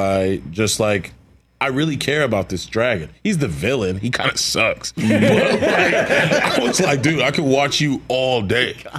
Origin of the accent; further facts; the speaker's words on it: California, United States; You know, I'm from California. You know, I like a nice 78 degree day.